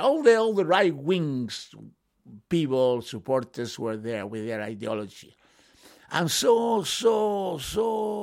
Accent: Chile; now in England, United Kingdom; I'm from Chile, in South America, you know.

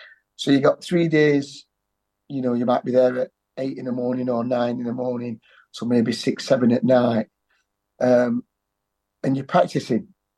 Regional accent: Sheffield, Yorkshire and the Humber, United Kingdom; and I'm from Sheffield, so I thought, something's got to help me.

